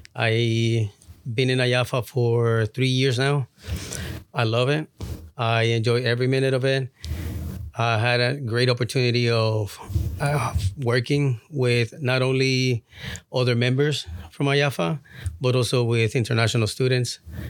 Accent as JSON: {"language": "English", "country": "Puerto Rico", "said": "I'm originally from Puerto Rico."}